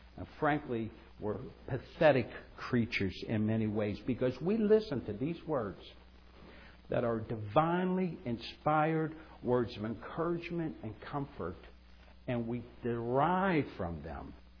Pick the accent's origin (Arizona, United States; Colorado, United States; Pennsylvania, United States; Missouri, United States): Pennsylvania, United States; Pittsburgh; I'm born and bred in Pittsburgh, but I'm a foreigner here.